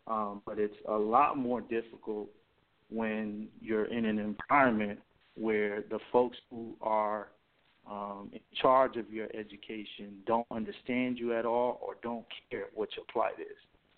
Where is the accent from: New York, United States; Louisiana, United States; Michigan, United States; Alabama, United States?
New York, United States; Bronx; That's right, man. I'm Puerto Rican from the Bronx.